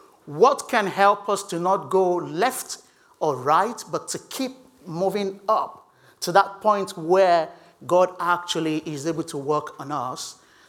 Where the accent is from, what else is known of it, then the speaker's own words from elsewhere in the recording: United Kingdom; Would you like to know what it looks like for us in the UK?